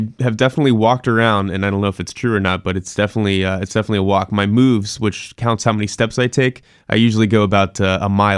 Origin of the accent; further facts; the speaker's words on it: Frederick, Maryland, United States; Well, I'm originally from Frederick, Maryland, so part of the D.C. metro area.